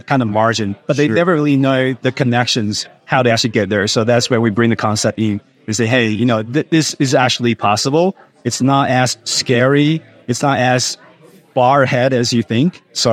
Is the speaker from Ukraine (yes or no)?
no; Taiwan; also born or lived in Australia; And I tell them, I'm from Taiwan.